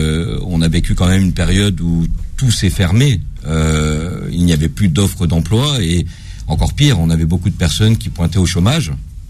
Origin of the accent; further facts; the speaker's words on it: Provins, Île-de-France, France; puisque je suis natif de Provins dans le 77.